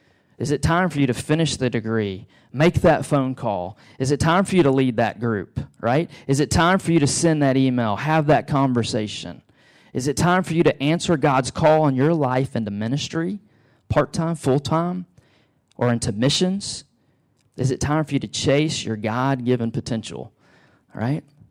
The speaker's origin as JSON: {"language": "English", "town": "Beaumont", "region": "Texas", "country": "United States", "tie": "born or raised there", "said": "I have many great memories of growing up in Southeast Texas, in Beaumont, Texas."}